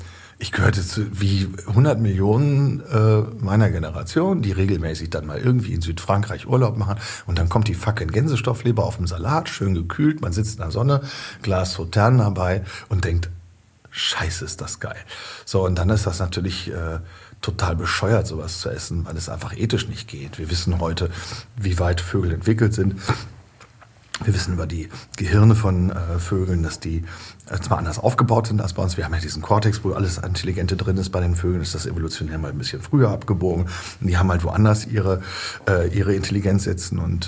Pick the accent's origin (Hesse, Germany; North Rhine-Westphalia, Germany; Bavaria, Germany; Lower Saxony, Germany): Lower Saxony, Germany; Ich bin im Emsland geboren.